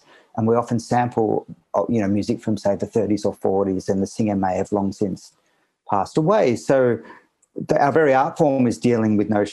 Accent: Australia; I'm male, I'm Australian, I'm a musician

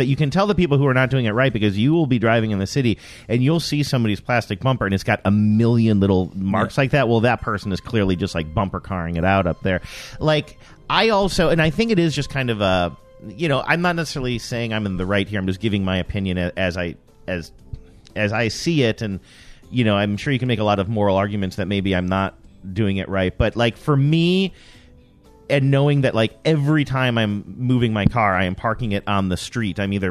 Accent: New York, United States; maybe it's because I am from New York

